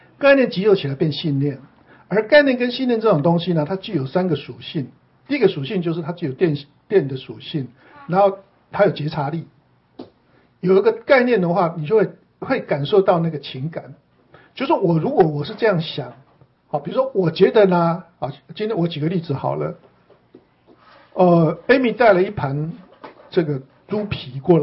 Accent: Taiwan; 因为我们从小在台湾长大的

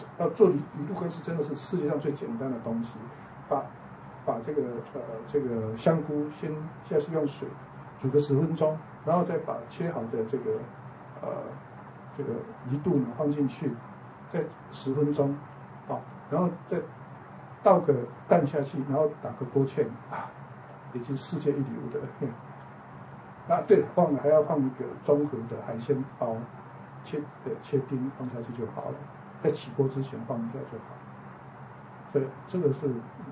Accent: Taiwan; 我们台湾人不是有一首民谣叫思想起吗？

